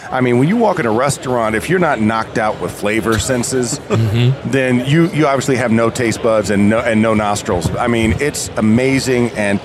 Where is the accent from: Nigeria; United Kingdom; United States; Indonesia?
United States; the South; See, I'm from the South, and this is probably my favorite cuisine around the country is right here.